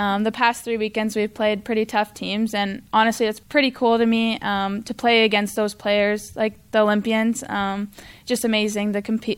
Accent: Garden River First Nation, Ontario, Canada; I'm from Garden River First Nation, so it's an indigenous community just outside Sault Ste. Marie. I've lived there my whole life.

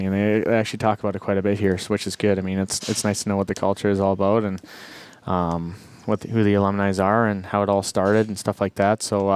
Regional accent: Port Alberni, British Columbia, Canada; now in Bemidji, United States; I'm from Port Alberni, which is a small town as well

